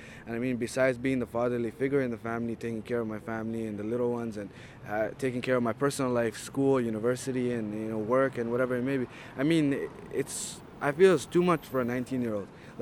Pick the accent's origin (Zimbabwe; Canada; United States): Canada; as a Canadian living in Canada, I feel that our streets and our cities and our country is a pretty safe place.